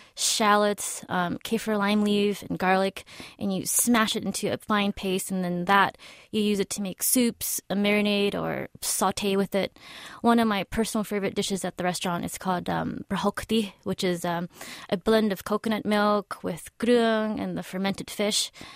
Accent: Stockton, California, United States; even though I grew up in America, in Stockton, we still were very Cambodian.

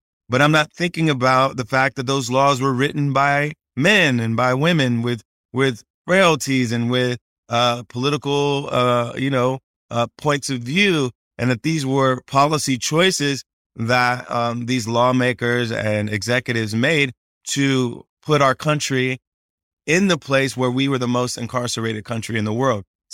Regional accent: Ohio, United States; I had played and sang a lot growing up in Ohio, played in church a lot.

